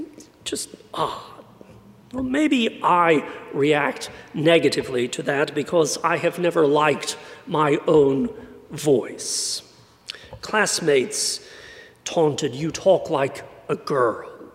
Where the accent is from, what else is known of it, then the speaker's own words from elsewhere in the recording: San Antonio, Texas, United States; accent: British; They are both disappointed and confused to learn that I am from San Antonio.